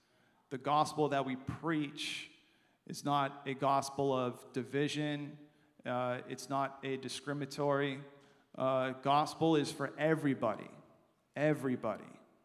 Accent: United States; I'm from the United States.

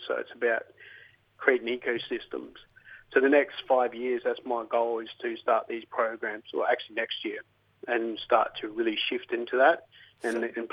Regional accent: New South Wales, Australia; My mob from Yuin. So south of Sydney, but I reside on Nagawai country.

